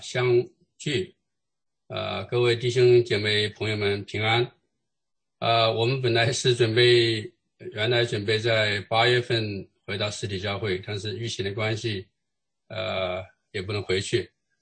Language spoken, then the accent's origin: Chinese; China; 我们中国人一般都是很注重我们自己的小孩的这个教育哈